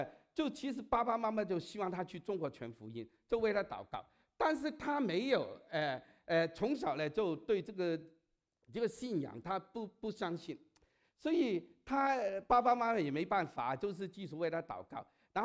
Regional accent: United States; 好像我们美国人说有个叫 broken record

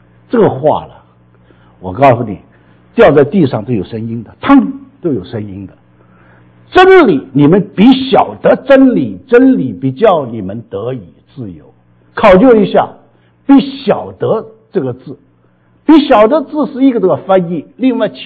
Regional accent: Hong Kong; 我小时候在香港长大的，我们这个家呢住在这个乡村里边

